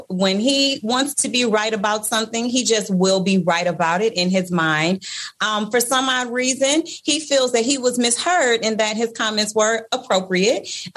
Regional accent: Detroit, Michigan, United States; I'm from Detroit, and we don't have anybody that sweet in Detroit.

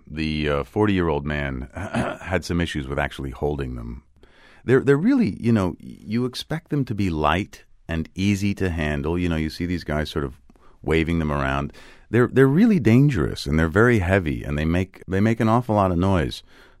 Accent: New York, United States; I'm really from the Lower East Side of New York and don't know anything else.

